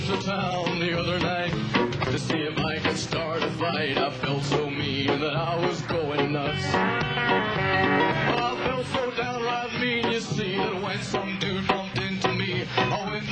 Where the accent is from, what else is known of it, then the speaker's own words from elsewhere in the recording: New York, United States; now in California, United States; Now, I grew up in New York, and we never heard any country music in New York.